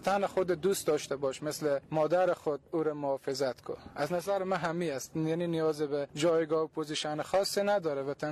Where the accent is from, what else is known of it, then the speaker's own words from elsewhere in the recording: Afghanistan; اگر که ما افغانستانی هستیم، همی ذات ما است، همی خاک مربوط به ما است، ما مربوط به همی خاک هستیم